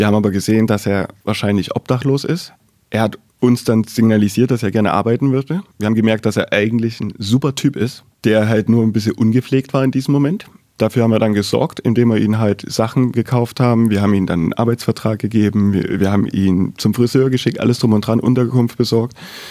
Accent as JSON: {"language": "German", "town": "Weimar", "region": "Thuringia", "country": "Germany", "tie": "born there", "said": "Ich komme gebürtig aus Weimar und bin als Teamleiter angestellt für den sozialen Bereich."}